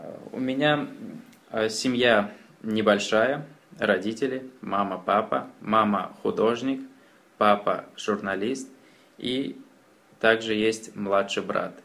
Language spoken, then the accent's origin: Russian; Makhachkala, Dagestan, Russia; now in Paris, France; Я из Махачкалы. Это город на юге России, в республике Дагестан. Махачкала – большой город. Население почти 1 000 000 человек.